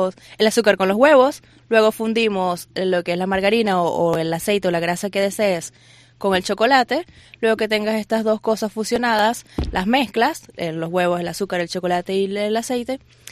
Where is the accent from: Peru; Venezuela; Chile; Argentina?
Venezuela; no soy gallega. tengo raíces españolas, pero soy orgullosamente venezolana.